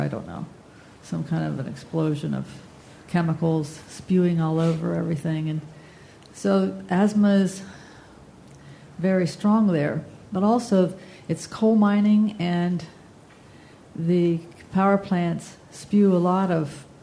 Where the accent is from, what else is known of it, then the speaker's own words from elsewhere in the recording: Charleston, West Virginia, United States; It reminds me this of growing up in Charleston, West Virginia, where there were chemical plants all along the river